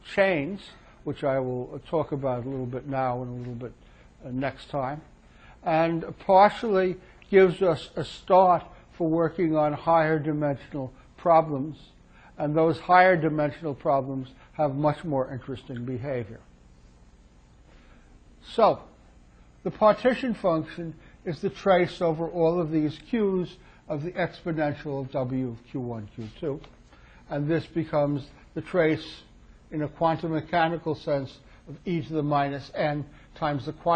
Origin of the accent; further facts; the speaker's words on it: Illinois, United States; Mr. Ising moved from Germany to my home state of Illinois